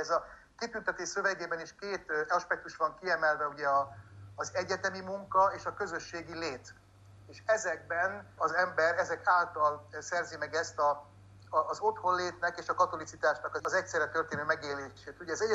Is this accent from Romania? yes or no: no; Budapest, Hungary; born there; a szülőhelyemben, a második kerületben található Pasaréten ismertem meg a ferenceseket